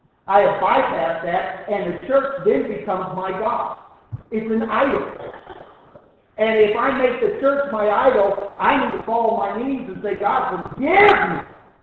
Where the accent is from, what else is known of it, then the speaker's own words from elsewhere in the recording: United States; I'm glad I am an American.